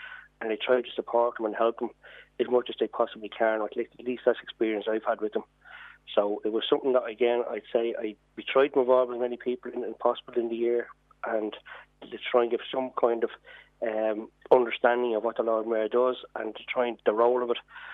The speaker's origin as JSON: {"language": "English", "town": "Dublin", "region": "Leinster", "country": "Ireland", "tie": "born or raised there", "said": "born and raised in Dublin, I'm a true Dubliner."}